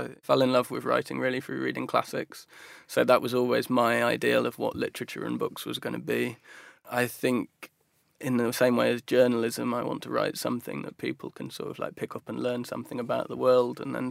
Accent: Midlands, United Kingdom; growing up in the Midlands and surrounded by a world that was kind of quite boring. It's closed down factories.

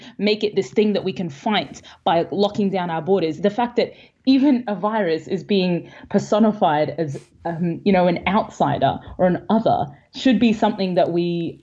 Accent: Australia; I grew up in Australia, so a huge bunch of my friends are in Australia

